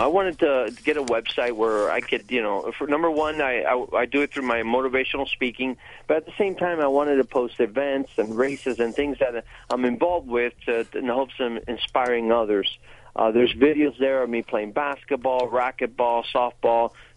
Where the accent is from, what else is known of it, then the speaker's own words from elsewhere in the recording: Florida, United States; I mean, I'm from Florida. There's not much climbing here.